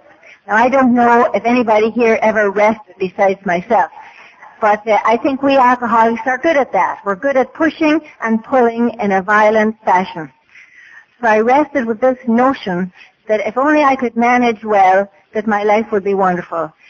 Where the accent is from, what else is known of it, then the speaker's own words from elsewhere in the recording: Ireland; So I'm from Ireland, as you can tell.